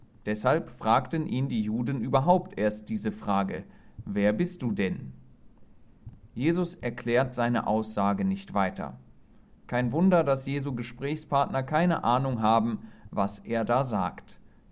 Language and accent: German; Germany; Ich komme aus Deutschland, ich studiere Theologie, also den christlichen Glauben.